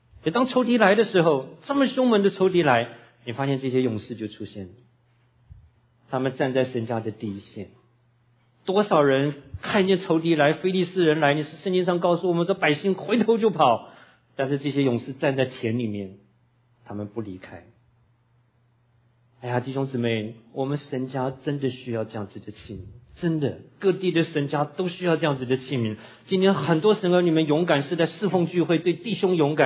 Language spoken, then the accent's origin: Chinese; Tainan, Taiwan; 我在大学有一次回我的老家台南的时候